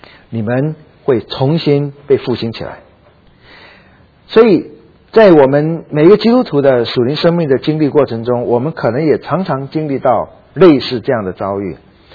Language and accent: Chinese; China; 我们中国人也是这样，死呢好像说大不了就是脑袋砍掉的话